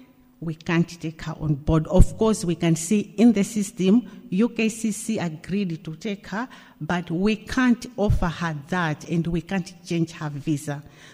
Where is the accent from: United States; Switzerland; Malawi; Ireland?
Malawi; born there; I was born in a very traditional church, Adventist church. I was born in Malawi in a family of 7 children, 5 girls and 2 boys.